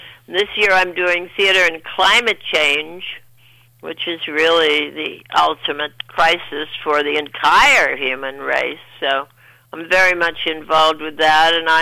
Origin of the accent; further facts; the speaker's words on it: New England, United States; I'm from New England. I didn't think acting was something you did when you grew up.